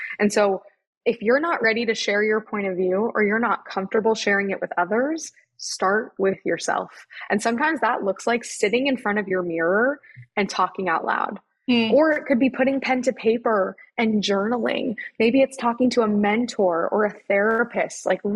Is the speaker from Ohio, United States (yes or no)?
no; Kansas, United States; now in New York, United States; living here in New York has really been one of my wildest dreams as a little girl growing up in Kansas.